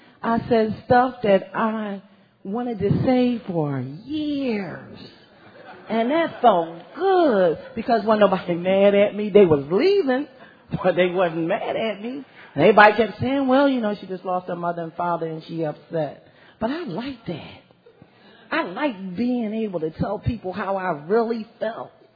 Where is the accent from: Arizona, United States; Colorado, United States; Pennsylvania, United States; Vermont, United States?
Pennsylvania, United States; Philadelphia; I am an alcoholic. Hi, everyone. I'm from Philadelphia, and my home group is the Parkside Group.